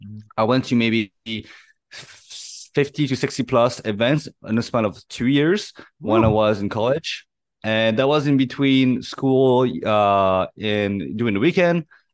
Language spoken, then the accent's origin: English; France; I was born and raised in France.